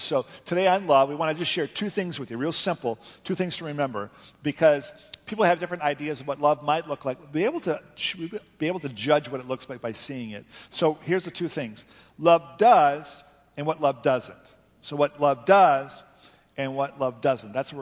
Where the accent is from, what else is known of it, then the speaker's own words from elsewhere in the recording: Lansing, Michigan, United States; Yeah, I grew up in Lansing and going to church at the big Methodist church right across from the state capitol.